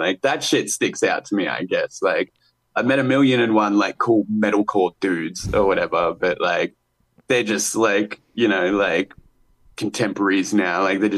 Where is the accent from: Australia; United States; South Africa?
Australia; Melbourne, Victoria; Scotty and I grew up in Melbourne